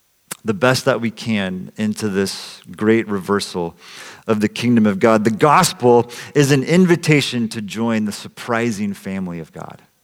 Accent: Salinas, California, United States; I grew up in Salinas, California, which is a city that is deeply divided along racial, ethnic, cultural lines.

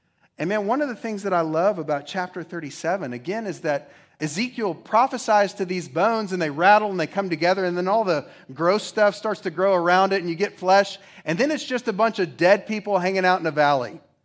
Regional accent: Oklahoma, United States; Like, I'm from Oklahoma, Greek's not our thing.

